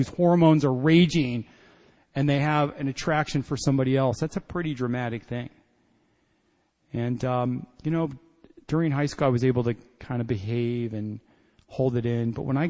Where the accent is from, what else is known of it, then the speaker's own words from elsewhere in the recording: Kentucky, United States; I was born in Kentucky, a poor white gay boy in Kentucky, and that's enough to drink right there.